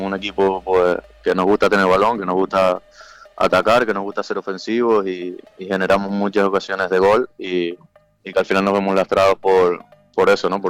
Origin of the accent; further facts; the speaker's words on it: Santa Cruz de La Palma, Canary Islands, Spain; Bueno, yo que soy de aquí de Santa Cruz, sí.